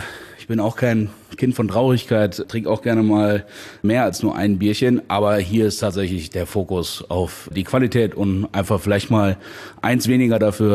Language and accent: German; Ralingen, Rhineland-Palatinate, Germany; Ich bin noch nicht in Trier aufgewachsen, sondern in Rahlingen, das ist zwischen Trier und Bitburg, direkt an der Sauer.